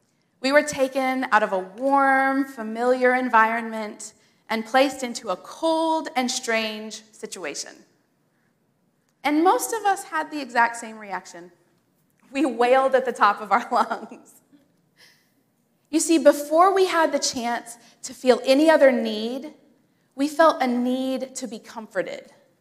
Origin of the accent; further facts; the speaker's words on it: Indiana, United States; also born or lived in Boston; I was Midwest born and East Coast raised or bred. And what I mean by that is that I was born and raised in Indiana, but I really found myself and who I was meant to be when I was living in Boston.